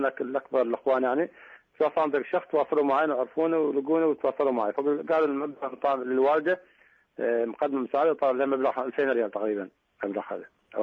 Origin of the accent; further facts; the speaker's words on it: Oman; فإحنا عندنا في عمان يتأخر يعني